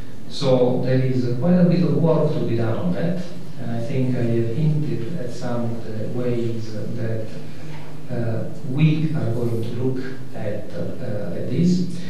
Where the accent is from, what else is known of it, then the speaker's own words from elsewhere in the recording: Italy; if you look what has happened in my home country, in Italy